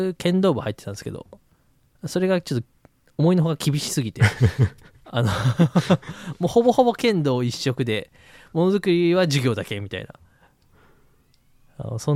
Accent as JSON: {"language": "Japanese", "region": "Shizuoka", "country": "Japan", "also_born_or_lived": "Aichi", "moved": "as an adult", "said": "まあ静岡出身なんですけど、そこからあの愛知県の方に移って、まあそこから一人暮らしして、"}